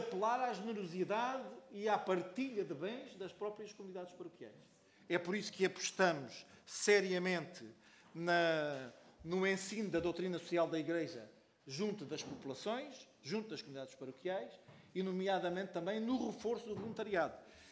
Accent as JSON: {"language": "Portuguese", "region": "Algarve", "country": "Portugal", "said": "É que eu sou algarvio, os algarvios falam."}